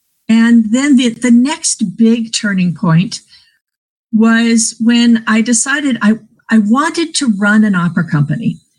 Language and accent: English; Portland, Oregon, United States; Well, and growing up in Portland, Oregon, I sort of heard about Broadway